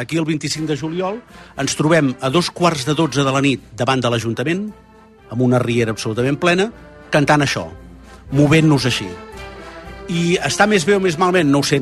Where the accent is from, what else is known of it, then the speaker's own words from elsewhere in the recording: Mataró, Catalonia, Spain; Jo no paro de dir que sóc de Mataró